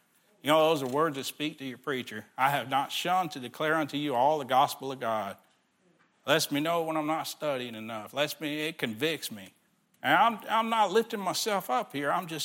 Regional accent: Texas, United States; Because I'm a Texan too.

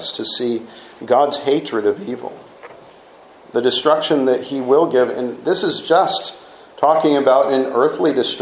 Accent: Illinois, United States; Maybe we don't leave our cars unlocked like we used to back in when I was growing up in Illinois.

